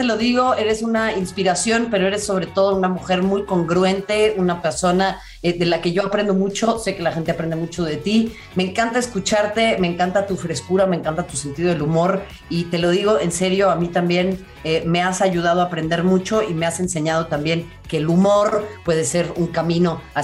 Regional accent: Xochimilco, Mexico City, Mexico; También yo que crecí en Xochimilco

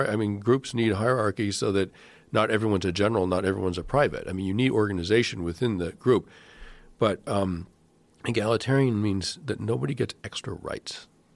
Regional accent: Massachusetts, United States; I grew up in Massachusetts and I get it, you know?

